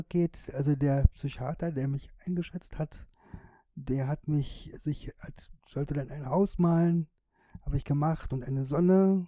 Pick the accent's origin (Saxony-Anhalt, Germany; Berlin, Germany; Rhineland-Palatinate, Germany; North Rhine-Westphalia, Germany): Saxony-Anhalt, Germany; Tangerhütte; also born or lived in Quedlinburg; Ja, ich bin in Quedlinburg geboren und weil dann hier eine Schule gebaut wurde für Körperbehinderte, 1974 sind meine Eltern dann vom Harz über Kerfförde nach Tangerhütte gezogen.